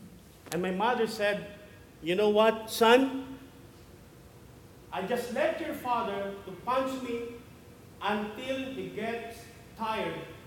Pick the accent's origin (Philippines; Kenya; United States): Philippines; born there; When I was 16 years old, I was born in the Philippines.